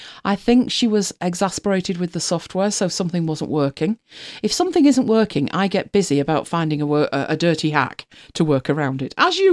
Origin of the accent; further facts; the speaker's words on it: Manchester, North West England, United Kingdom; I was born in Manchester. I live in Manchester.